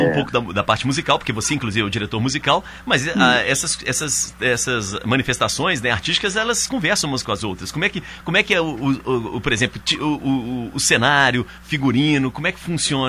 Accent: Minas Gerais, Brazil; como bom mineiro

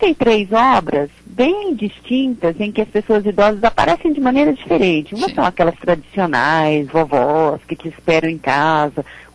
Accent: Belo Horizonte, Minas Gerais, Brazil; eu nasci aí em Belo Horizonte, né, cresci rodeada por livros, porque meus pais eram escritores.

